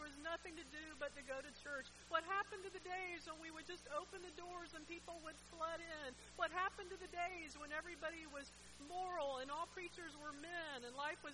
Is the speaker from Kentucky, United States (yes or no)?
no; Florida, United States; When I grew up in Florida, I'm a Florida native. My parents are Florida natives, so we're kind of rare birds.